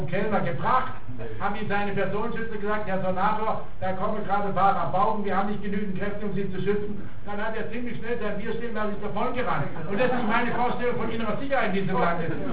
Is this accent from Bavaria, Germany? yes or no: no; Freiburg, Baden-Württemberg, Germany; born there; ich bin in Freiburg geboren